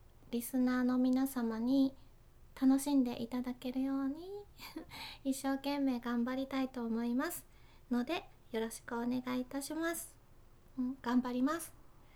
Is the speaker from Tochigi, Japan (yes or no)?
no; Fukuoka, Japan; 出身は福岡です。